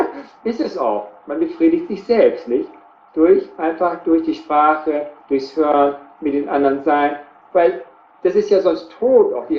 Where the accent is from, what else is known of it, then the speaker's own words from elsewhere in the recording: Schleswig-Holstein, Germany; also born or lived in Mecklenburg; Ja, ich bin Norddeutscher, ich bin in Mecklenburg geboren. Aha. Und auch in Schleswig-Holstein eigentlich aufgewachsen, so gelebt in Schleswig-Holstein.